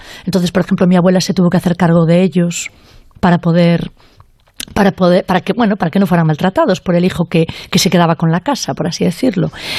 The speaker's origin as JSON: {"language": "Spanish", "town": "A Estrada", "region": "Galicia", "country": "Spain", "tie": "born or raised there", "said": "Yo, por ejemplo, no ni siquiera me crié en Vila García, me crié en otra, en Astrada, en la zona de Tabeirós"}